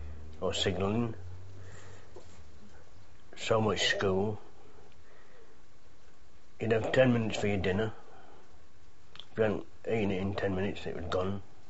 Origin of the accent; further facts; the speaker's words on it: East Midlands, United Kingdom; Originally, Lincolnshire.